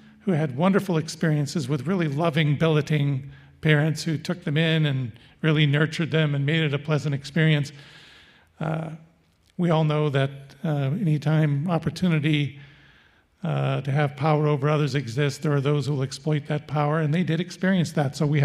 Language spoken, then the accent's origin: English; United States; now in Canada; and by the way, I'm American and Canadian. I did most of my education down south and only a couple years of it up here.